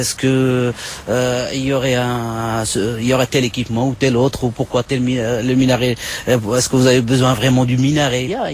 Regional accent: France; je suis français, je travaille, je paye mes impôts, j'ai mes enfants qui vont à l'école.

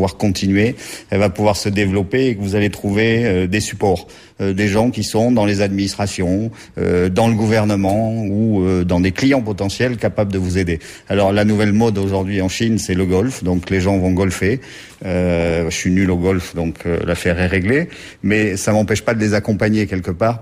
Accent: France; now in China; Moi, je suis français.

